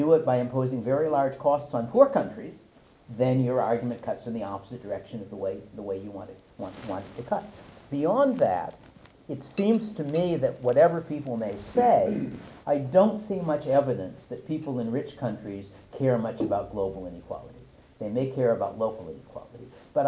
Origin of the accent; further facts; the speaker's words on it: Chicago, Illinois, United States; I mean, I grew up in Chicago and I'd rather have it warmer, but not in the summer.